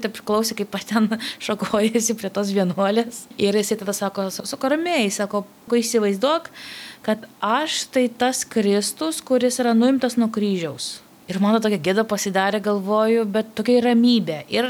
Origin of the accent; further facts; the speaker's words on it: Vilnius, Vilnius County, Lithuania; Aš esu Vilnietė